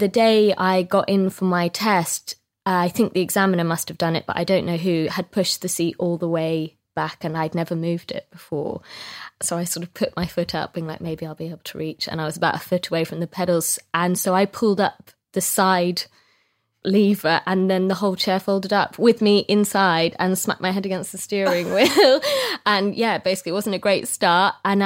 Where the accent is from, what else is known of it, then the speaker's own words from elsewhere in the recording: Scotland, United Kingdom; I'm Scottish, and he was this lovely little Scottish man